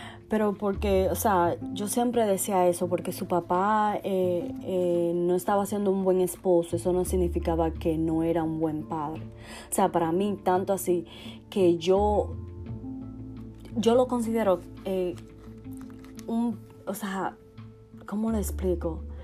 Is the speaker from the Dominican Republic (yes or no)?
yes; Dominican Republic; criarme en mi país de origen, que es República Dominicana